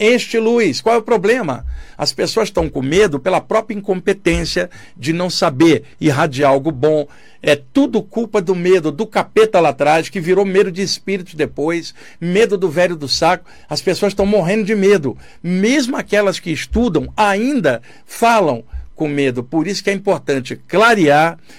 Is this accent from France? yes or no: no; Rio de Janeiro, Brazil; now in São Paulo, Brazil; Mas eu estou morando em São Paulo, com milhões de pessoas, a maior cidade do país, né? Cresci no Rio, que é a segunda maior cidade, estou morando hoje na primeira cidade com mais gente aqui no país.